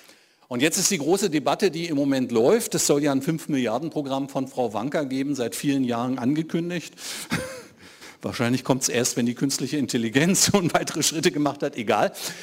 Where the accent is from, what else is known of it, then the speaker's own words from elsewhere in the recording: Berlin, Germany; Ich bin Berliner, ich habe 1989 den Fall der Berliner Mauer erlebt.